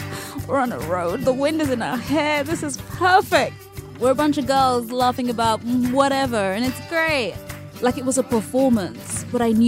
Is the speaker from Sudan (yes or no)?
no; United Kingdom; Because I'm still British. I can't help that.